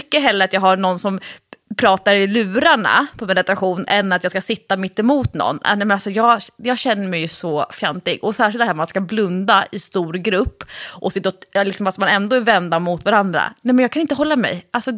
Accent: Stockholm, Stockholm County, Sweden; när jag var kanske då 15-16, och som stockholmare

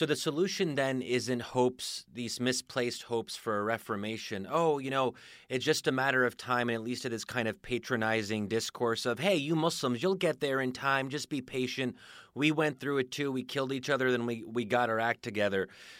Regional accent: United States; and then I, as an American, will have to respect that outcome

